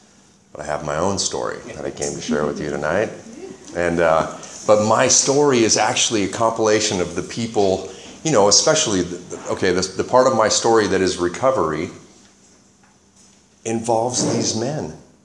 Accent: Los Angeles, California, United States; I was born in Glendale Memorial Hospital and was raised in Los Angeles in the Los Feliz District, kind of by Griffith Park, near Dodger

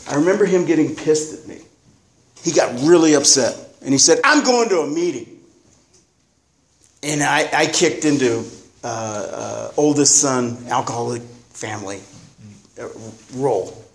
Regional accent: Phoenix, Arizona, United States; where we were raised in Phoenix in the 70s, my dad had Wally

